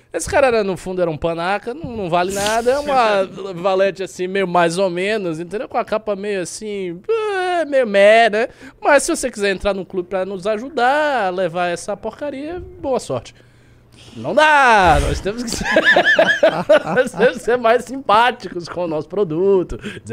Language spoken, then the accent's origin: Portuguese; Bahia, Brazil; É, cara, eu sou baiano.